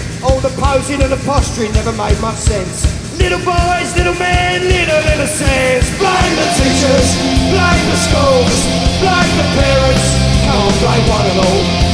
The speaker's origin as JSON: {"language": "English", "town": "East London", "region": "London", "country": "United Kingdom", "tie": "born or raised there", "said": "a song about growing up in East London, where we come from."}